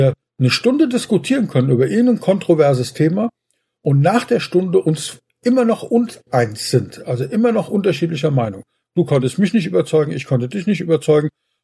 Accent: Berlin, Germany; born there; now in Geilgesheim, Germany; Wo bist du geboren? In Berlin.

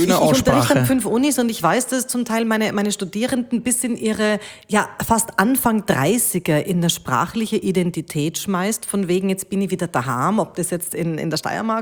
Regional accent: Munich, Bavaria, Germany; born there; ich bin in München geboren, hatte so eine ganz preußische Großmutter und einen urbayerischen Großvater

